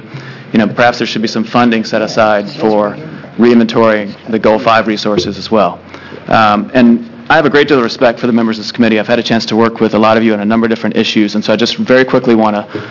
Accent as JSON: {"language": "English", "region": "Georgia", "country": "United States", "tie": "born or raised there", "said": "that's just the experience that I've had, growing up in Georgia."}